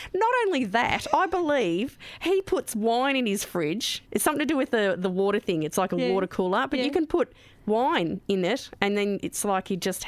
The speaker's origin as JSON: {"language": "English", "region": "England", "country": "United Kingdom", "said": "Because I'm quite white, right? So feta cheese colour white because I'm English."}